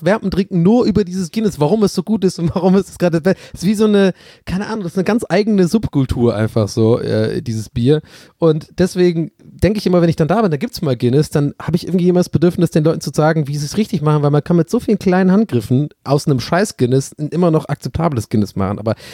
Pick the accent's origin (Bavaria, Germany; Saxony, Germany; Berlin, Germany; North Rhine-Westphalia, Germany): North Rhine-Westphalia, Germany; Cologne; du denkst so als Kölner so, hey, das ist doch Driss.